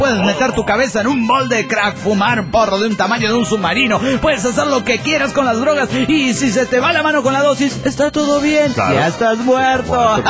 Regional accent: Balearic Islands, Spain; de Mallorca, España.

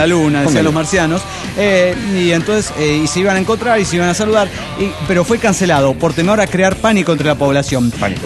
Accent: El Tigre, Anzoátegui, Venezuela; Soy del Tigre, estado Anzoátegui, Venezuela. Y les vengo yendo desde las elecciones aquí en Venezuela.

